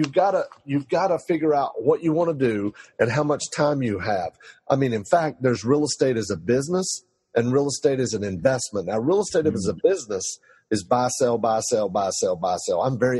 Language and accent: English; Lake Wylie, South Carolina, United States; Yeah, I'm from Lake Wylie, South Carolina. I remember back in the 80s, man, I'm 57 years old